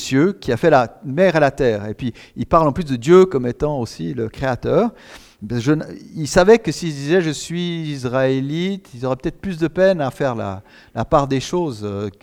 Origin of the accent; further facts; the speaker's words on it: Switzerland; now in United States; Si je dis je suis Suisse, ils ne vont rien comprendre.